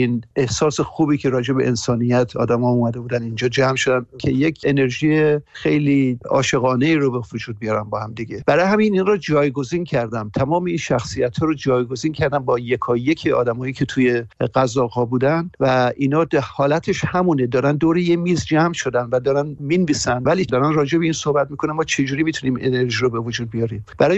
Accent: Mashhad, Razavi Khorasan, Iran; moved away as an adult; also born or lived in Tehran; و از ایران 40 سال پیش اومدم بیرون. اصلیتم مال مشهده و تهران گراب کردم دوره دانشگاه و اینا رو، ولی خیلی جوان بودم که اومدم بیرون

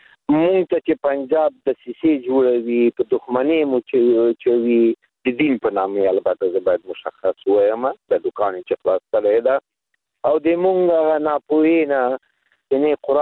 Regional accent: Afghanistan; مونږ افغانان یو

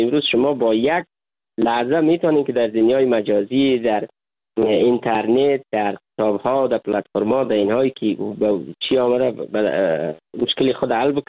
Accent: Chaharmurghdara, Badakhshan, Afghanistan; ما در روستای چهارمرغدره ولسوالی کشم به دنیا آمدیم. خاطرات بسیار هم خوب و هم بدی داریم از زندگی در روستای چهارمرغدره زمانی که ما مکتب میخواندیم.

